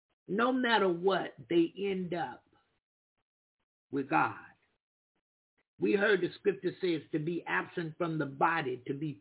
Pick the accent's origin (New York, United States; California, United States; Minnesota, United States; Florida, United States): Florida, United States; born there; I was born in Florida.